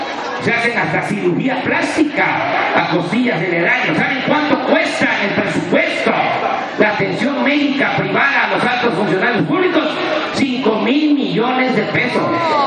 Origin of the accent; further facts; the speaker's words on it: Tepetitán, Tabasco, Mexico; yo vengo de un pueblo más pequeño que Altamirán. Mi pueblo se llama Tepetitán, pertenece al municipio de Macuspana, ni siquiera es cabecera municipal allá en mi pueblo.